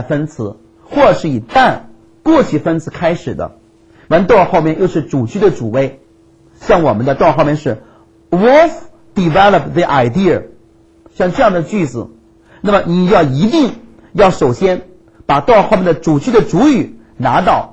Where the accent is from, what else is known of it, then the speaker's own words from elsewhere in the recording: China; 外国人他写作的时候一般要换词，跟我们中国人不一样。我们中国人是从开头到结尾都是一样的词